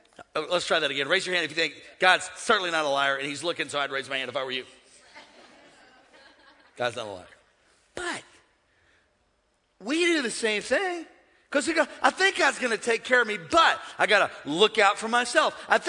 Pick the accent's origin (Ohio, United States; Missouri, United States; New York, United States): Missouri, United States; It says naked, but I like naked. I'm from Missouri.